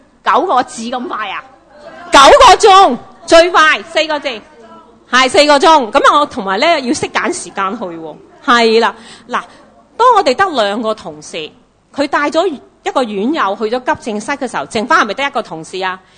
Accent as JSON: {"language": "Cantonese", "region": "Guangdong", "country": "China", "said": "佢我哋廣東人話齋咧，佢把口衰啊。"}